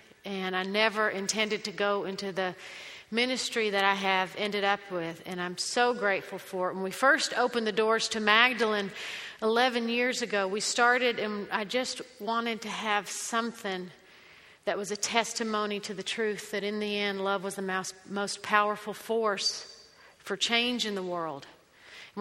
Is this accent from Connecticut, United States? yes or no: yes; Connecticut, United States; born there; And I want to say to Jeff that actually it was a circuitous path that brought this accent to me. I was actually born in Connecticut.